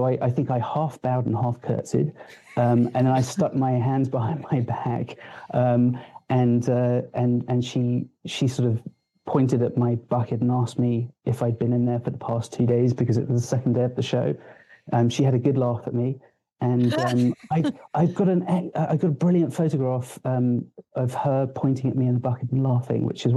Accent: England, United Kingdom; I'm originally from England

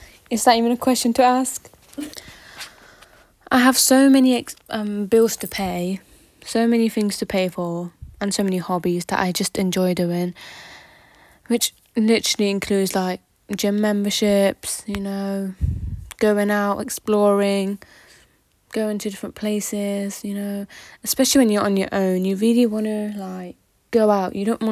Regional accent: Manchester, North West England, United Kingdom; also born or lived in Uganda; now in London, United Kingdom; I'm originally from Uganda and have been brought up in Manchester, but now I'm living in London for about 3 years.

